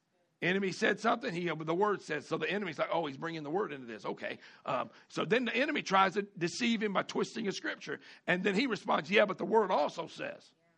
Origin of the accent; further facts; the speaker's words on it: Alabama, United States; I'm from Alabama. Give me a little break here.